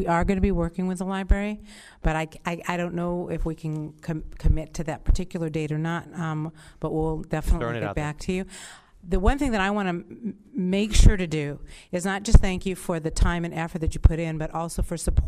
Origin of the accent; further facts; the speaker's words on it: Van Nuys, California, United States; I grew up here in Van Nuys and close enough, okay?